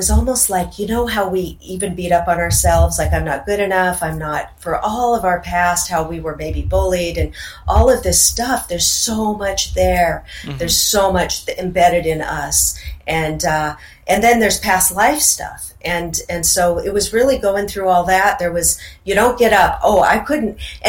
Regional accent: Seattle, Washington, United States; growing up in Seattle, there's a lot of Native American culture there

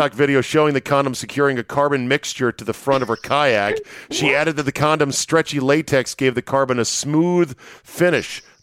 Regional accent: Milwaukee, Wisconsin, United States; to this point in the Milwaukee area, and now, and only now, after nearly 36 years of living, did my hometown win something important, a championship with the Bucks.

